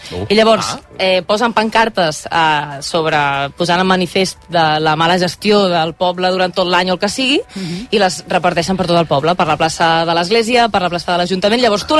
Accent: Sant Pol de Mar, Catalonia, Spain; Jo sóc de Sant Pol, però jo anava al col·le a Arenys de Mar, llavors.

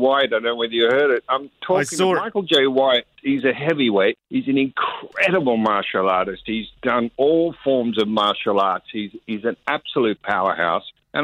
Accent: Melbourne, Victoria, Australia; growing up in Australia, as we know, we had those huntsmen. I just remember being in Croydon, which is a suburb of Melbourne.

